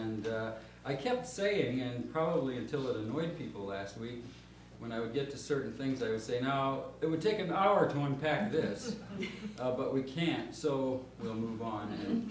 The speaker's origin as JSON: {"language": "English", "town": "Valparaiso", "region": "Indiana", "country": "United States", "said": "I come from Valparaiso, Indiana. I teach theology at Valparaiso University."}